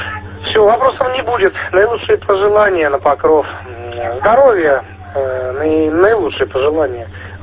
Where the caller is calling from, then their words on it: Belgorod, Belgorod Oblast, Russia; Белгород. На приеме.